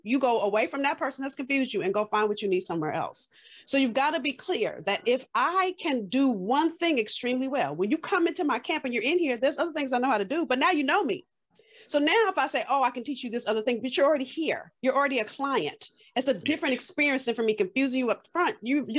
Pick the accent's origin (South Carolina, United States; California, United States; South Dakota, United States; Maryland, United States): California, United States; Los Angeles; So for me, again, I'm from South Central LA. So if you've seen Boys in the Hood, I grew up 10 blocks from that neighborhood.